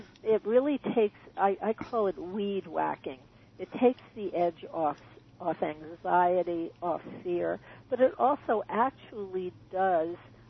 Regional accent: New York, United States; well, you know, I was brought up in New York in a small apartment

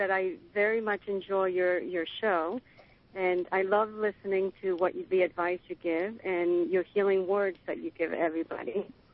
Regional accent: Mexico; Well, I come from Mexico

